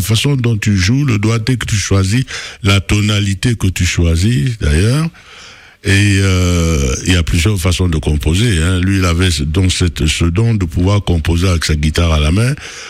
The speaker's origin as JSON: {"language": "French", "town": "Douala", "region": "Littoral", "country": "Cameroon", "tie": "born or raised there", "said": "Et puis il a habité longtemps chez moi à Douala"}